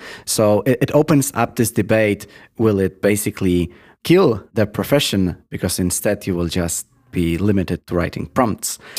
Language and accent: English; Poland; I remember so examples from my home country of Poland